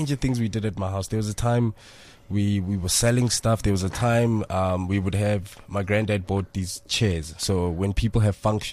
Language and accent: English; Soweto, Gauteng, South Africa; if you look at pictures of the house we grew up in Zone 9, the old pictures of 4-bedroom house